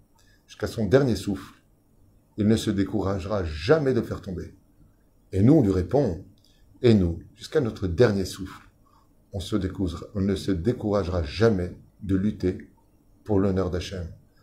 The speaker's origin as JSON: {"language": "French", "town": "Tunis", "region": "Tunis Governorate", "country": "Tunisia", "said": "Et on vient de Tunis, on n'avait pas l'habitude d'avoir les chapeaux"}